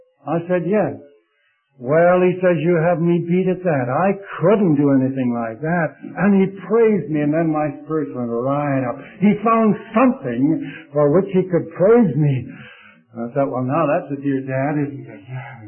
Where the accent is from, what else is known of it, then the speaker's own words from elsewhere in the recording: Chicago, Illinois, United States; my dear father watched me drive a nail one day in Chicago. I was born and reared in Chicago.